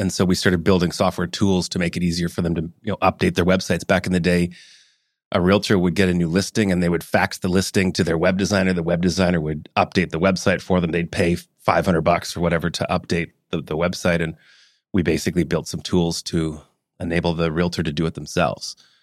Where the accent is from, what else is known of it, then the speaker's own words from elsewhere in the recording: Hong Kong; born there; also born or lived in Calgary; and then Hong Kong, where I was born, and then Calgary